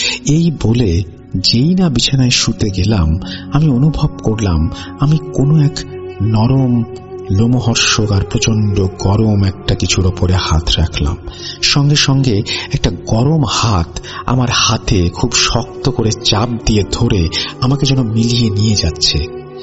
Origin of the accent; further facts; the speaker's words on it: Bangladesh; moved away; আমি জানি না এইখানে আমার ঘটনার সাথে আমার শৈশবকালের, মানে বাংলাদেশে থাকার সময় যে ঘটনা ঘটেছিল, তার কোনো সম্পর্ক আছে কিনা। আমি আমার আম্মু আব্বুকে কিছু জানাইনি, কারণ আমরা প্রবাসীরা কোনোদিন বাংলাদেশের মা বাবাকে চিন্তা দিতে চাই না।